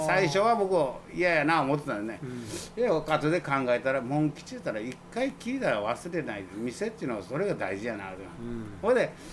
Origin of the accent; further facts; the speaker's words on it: Nagasaki, Japan; 僕は長崎出身なもんで